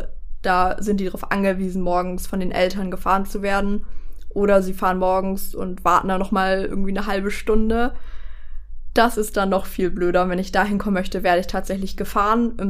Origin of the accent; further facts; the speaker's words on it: Schülp, Schleswig-Holstein, Germany; Ich komme aus dem schönen Dörfchen Schülp bei Nordhof. Ja, nettes Dörfchen.